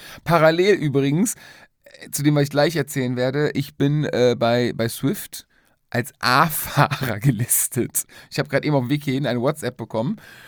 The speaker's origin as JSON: {"language": "German", "country": "Netherlands", "said": "komme aus Holland."}